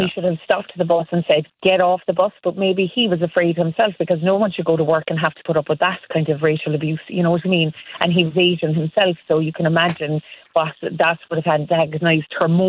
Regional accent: Ireland; I said, oh my God, as an Irish citizen, I said, I am so embarrassed that he carried on like that.

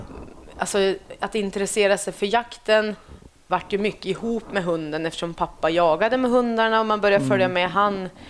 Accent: Jämtland County, Sweden; Nej, jag är uppvuxen i Jämtland.

